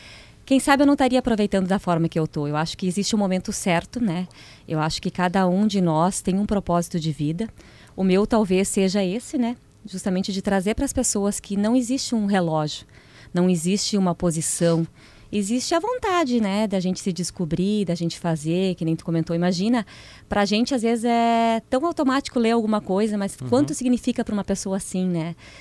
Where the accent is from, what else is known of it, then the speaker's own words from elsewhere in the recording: Morro Reuter, Rio Grande do Sul, Brazil; eu sou de Morro Reuter, mas eu treino muito na cidade de Dois Irmãos